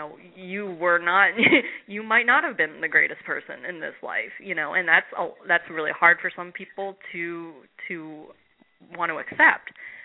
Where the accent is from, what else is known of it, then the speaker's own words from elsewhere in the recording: Orlando, Florida, United States; when I was talking about the Orlando Film Festival earlier and how it'd be so great to go back to my hometown